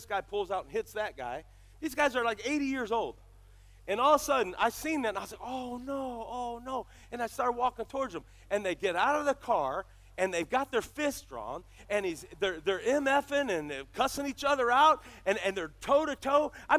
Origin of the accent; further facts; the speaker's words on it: Ohio, United States; I grew up in Ohio. I don't want to live in that climate.